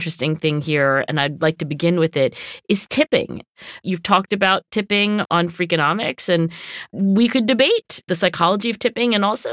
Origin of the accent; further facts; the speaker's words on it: Canada; She is from Europe. I'm from Canada.